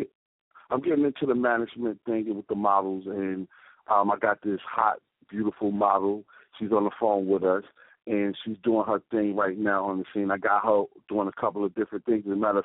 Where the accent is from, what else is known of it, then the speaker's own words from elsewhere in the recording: Brooklyn, New York, United States; now in South Carolina, United States; I'm from Brooklyn, New York, but I'm calling out of South Carolina where I'm opening up some businesses at right now.